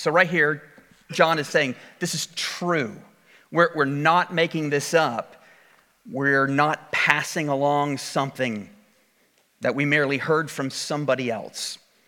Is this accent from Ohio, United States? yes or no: yes; Cleveland, Ohio, United States; He came up and told me about all the time he had spent in my hometown of Cleveland, Ohio.